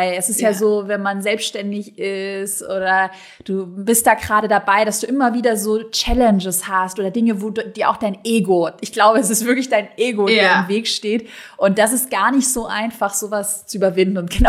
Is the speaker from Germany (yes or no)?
yes; Southern Germany, Germany; moved away as an adult; now in Berlin, Germany; Und dann bin ich nach dem Abi, ich komme aus Süddeutschland, nach Berlin gezogen